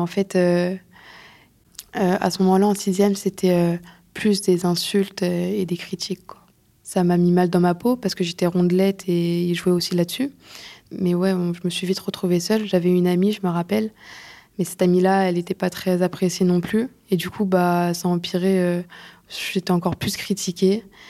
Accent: Sceaux, Île-de-France, France; j'ai 17 ans et j'ai décroché l'école il y a un an. J'ai grandi à Sceaux dans le 92.

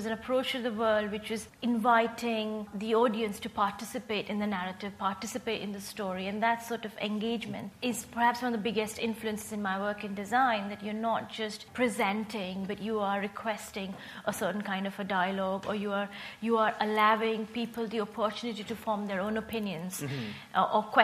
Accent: India; I'm from India, and I studied at the National Institute of Design in India.

